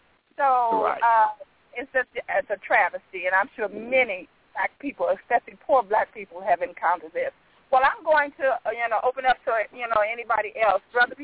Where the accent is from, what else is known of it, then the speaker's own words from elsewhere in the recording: St. Louis, Missouri, United States; I'm from St. Louis.